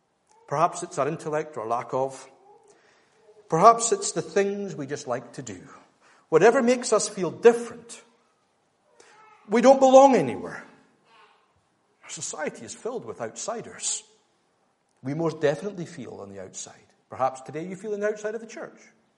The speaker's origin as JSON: {"language": "English", "region": "Scotland", "country": "United Kingdom", "said": "especially as Scottish males"}